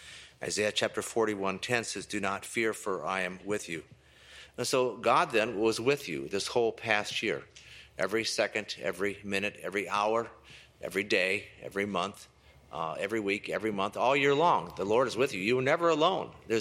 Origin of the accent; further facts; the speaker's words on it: Fonda, Iowa, United States; I was checking my hometown, Fonda, Iowa, this morning.